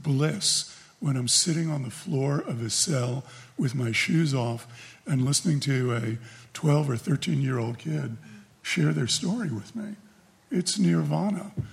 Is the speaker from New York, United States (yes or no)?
yes; New York, United States; I grew up in New York. I never knew how to take no for an answer.